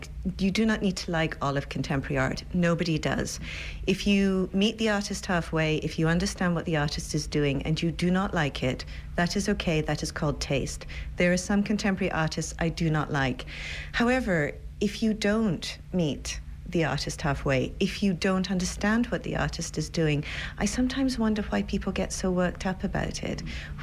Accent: Scotland, United Kingdom; but I'm Scottish.

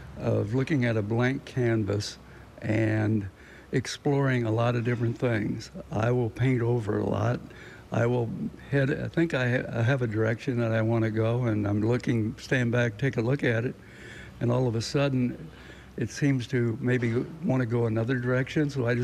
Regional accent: Chicago, Illinois, United States; moved away as an adult; I'm a Chicagoan, and I've been here for 30 years, so I'm almost a native, I would say.

